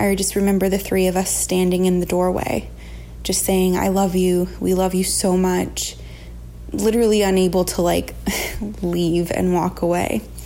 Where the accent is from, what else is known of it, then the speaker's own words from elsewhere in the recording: California, United States; now in Los Angeles, United States; And I live in Los Angeles now, but I was born and raised in the Bay Area.